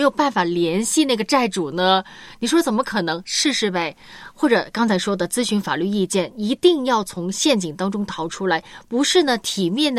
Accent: China; 我们中国人嘛很爱面子的

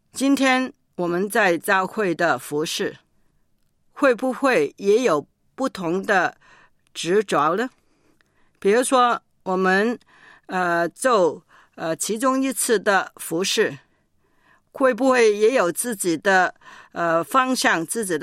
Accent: China; 就好像我们中国人说的一次不忠百次不用

